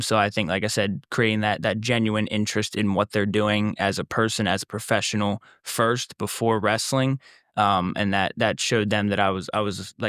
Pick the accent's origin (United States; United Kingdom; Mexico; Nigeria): United States; Pennsylvania; I'm from District 3, so I recruit a lot down there.